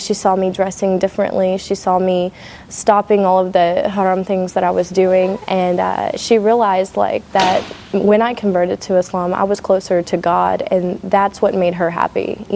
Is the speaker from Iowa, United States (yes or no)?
no; Dallas, Texas, United States; I'm from Dallas originally, so.